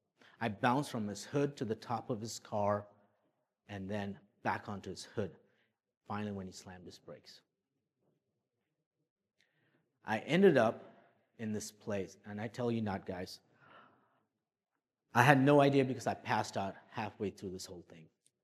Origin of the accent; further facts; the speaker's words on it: Liberia; So I grew up in Liberia, which drives on the right side like Americans do.